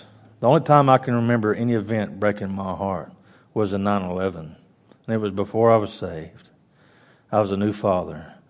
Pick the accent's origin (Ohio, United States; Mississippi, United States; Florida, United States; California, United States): Mississippi, United States; But growing up in Mississippi, the catfish ponds, they're always churning that water.